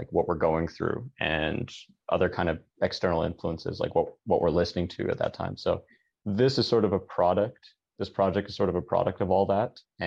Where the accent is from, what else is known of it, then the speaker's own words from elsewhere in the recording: Toronto, Ontario, Canada; I play bass in … We're from Toronto.